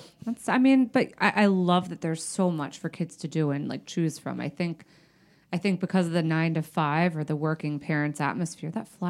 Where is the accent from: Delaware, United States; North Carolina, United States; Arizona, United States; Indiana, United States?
Delaware, United States; New Castle; Newcastle, Delaware.